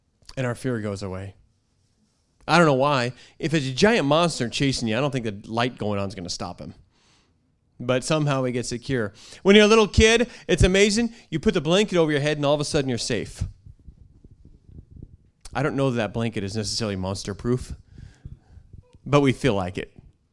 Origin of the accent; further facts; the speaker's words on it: Northwest, United States; I remember I was going out to pray one night in Indiana, and I was from the Northwest